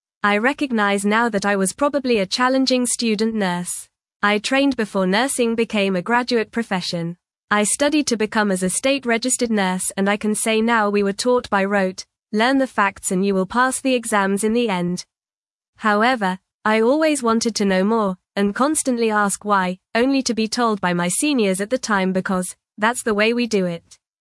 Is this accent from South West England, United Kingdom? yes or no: no; Brighton, South East England, United Kingdom; Little could I have ever imagined as a young girl growing up in Brighton, that my decision to become a nurse would transform my life